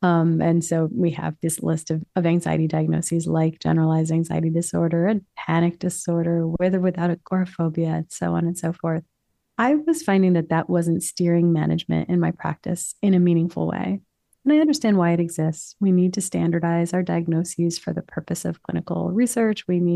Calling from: New York City, New York, United States; New York City.

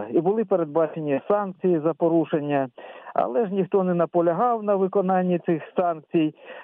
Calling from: Zhytomyr, Zhytomyr Oblast, Ukraine

